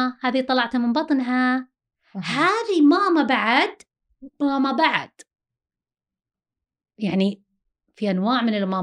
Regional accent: Saudi Arabia; احنا كسعودية عندنا الـ الـ الـ الـ الأم البديلة أحيانا تكون غير مستقرة

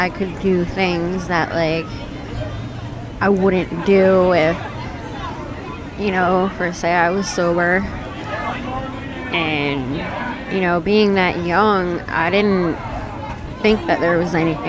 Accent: Burlington, New Jersey, United States; I grew up in Burlington, New Jersey.

